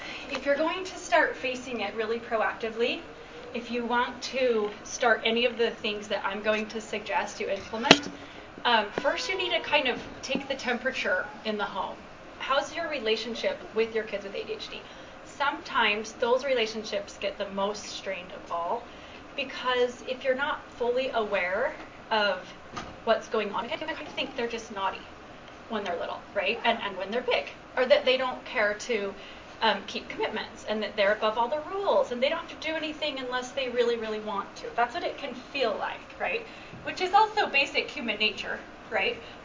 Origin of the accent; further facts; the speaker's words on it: Utah, United States; I am from Utah originally, but all my kids were born and raised in Burley, Idaho, so that's why I get to be a part of this Idaho thing. Yeah. So, and I do live in Utah now.